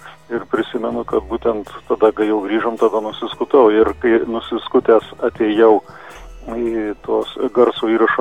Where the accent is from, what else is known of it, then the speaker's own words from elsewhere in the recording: Joniškis, Šiauliai County, Lithuania; iš vaikystės mano buvo prasta kalba, todėl kad aš iš Joniškio, ten tokia savotiška tarmė buvo, trumpinimai ilgųjų balsių arba trumpųjų ilginimai, galūnių nukandimas ir panašiai prie Latvijos sienos.